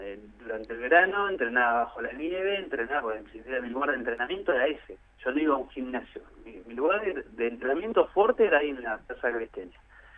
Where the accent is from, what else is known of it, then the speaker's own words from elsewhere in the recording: Argentina; los valores que como ciudadanos argentinos deberíamos tener siempre presentes